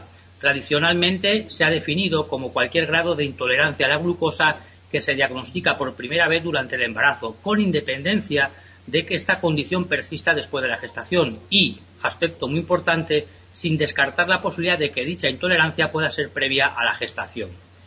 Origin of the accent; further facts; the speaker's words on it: Spain; Curiosa es la situación que se da aquí en mi país, en España